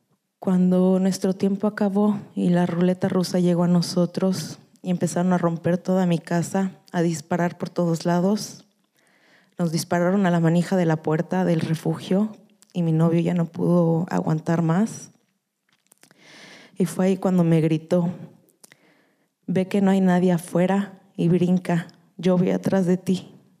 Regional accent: Cancún, Quintana Roo, Mexico; also born or lived in Mexico City; now in Israel; Cuando fui chiquita me pasé a vivir a Cancún hasta que me fui a Israel.

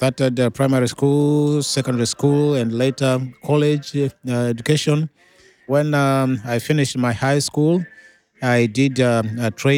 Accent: Tanzania; born there; I was born in Tanzania. Yeah, and I grew up in my uncle's family, who was a pastor by then.

